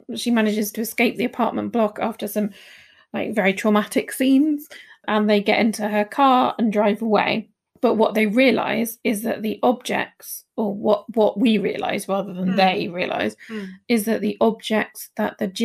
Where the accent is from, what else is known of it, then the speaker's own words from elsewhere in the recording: Wales, United Kingdom; So I very much consider myself to be Welsh. I grew up in Wales. That's very important to my culture. And I actually do have Welsh lineage and family.